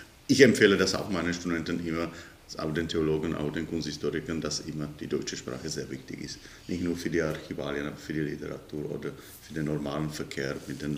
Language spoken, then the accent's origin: German; Brno, South Moravian Region, Czechia; born there; German is a second language; Ich bin eigentlich gebürtiger Brüner, das bedeutet aus Brno, ein Südmörer aus einem Dörfern südlich von Brünn. Das war historisch so eine deutschsprachige Insel. So habe ich auch eine gewisse Liebe zur deutschen Sprache.